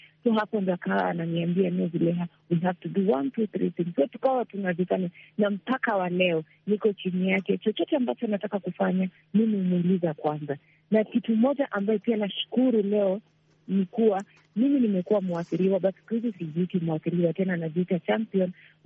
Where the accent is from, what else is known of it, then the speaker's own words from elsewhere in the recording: Kibra, Nairobi, Kenya; mimi natoka eneo ya Kibra, mimi ni Muislamu